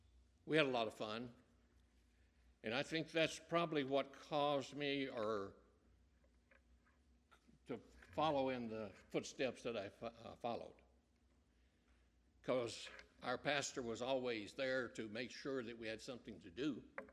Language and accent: English; Nacogdoches, Texas, United States; also born or lived in Lufkin; I was born in Lufkin, Texas. Raised in Nacogdoches, Texas. That's the oldest town in Texas.